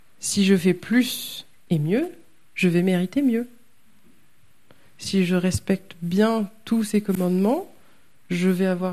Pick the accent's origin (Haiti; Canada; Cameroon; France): France; peut-être parfois plus en tant que Français aussi, parce qu'on est les meilleurs